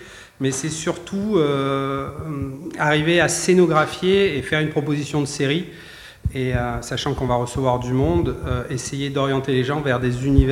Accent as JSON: {"language": "French", "town": "Biarritz", "region": "Nouvelle-Aquitaine", "country": "France", "said": "Je viens de Biarritz. Et je vis au bord de l'eau"}